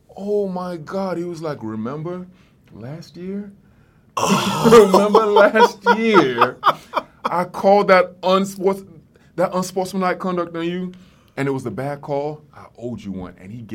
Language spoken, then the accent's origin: English; London, United Kingdom; born there; I was born in London.